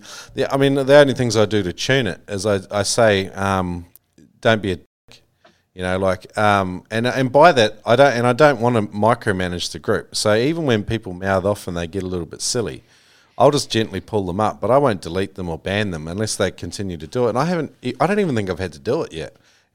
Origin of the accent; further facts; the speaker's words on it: New Zealand; that was a real common one I grew up with in New Zealand.